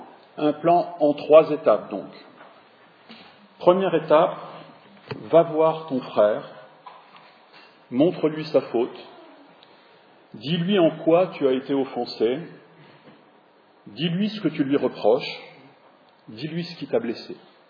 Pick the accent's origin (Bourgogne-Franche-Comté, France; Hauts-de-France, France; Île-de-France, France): Hauts-de-France, France; Lille; Nous sommes originaires de la région de Lille.